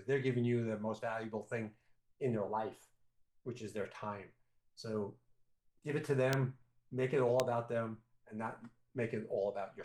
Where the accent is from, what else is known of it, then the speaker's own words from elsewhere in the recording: New York, United States; There's a I'm from New York, as most people can figure that one out. There's an old joke that we used to have in New York is, how do you get to Carnegie Hall?